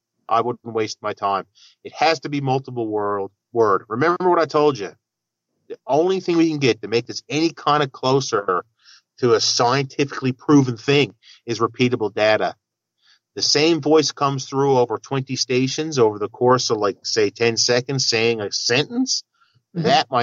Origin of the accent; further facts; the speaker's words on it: Mount Pearl, Newfoundland and Labrador, Canada; actually Mount Pearl, which is a city on the outside of St. John's. It's actually where I'm from. I was born in Mount Pearl.